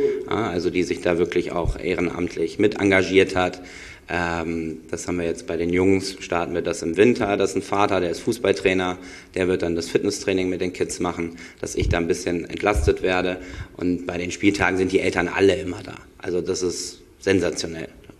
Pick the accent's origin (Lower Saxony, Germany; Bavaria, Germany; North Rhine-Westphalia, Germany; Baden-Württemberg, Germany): North Rhine-Westphalia, Germany; Düsseldorf; ich bin ja aus Düsseldorf und deswegen Fortuna-Fan